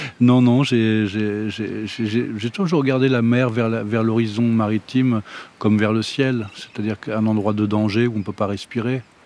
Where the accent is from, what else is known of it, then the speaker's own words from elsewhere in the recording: Auray, Brittany, France; born there; Je suis né à Auray, mais ça c'est pour rire avec vous